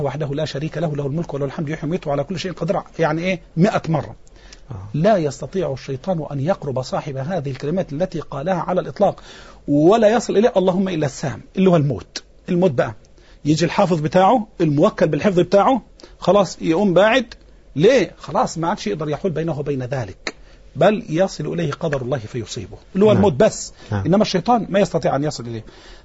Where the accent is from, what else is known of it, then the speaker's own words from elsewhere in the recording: Dakahlia, Egypt; الندوة السنوية غدا في قريتي في ديم الشلت مركز ديكنس دا قهلية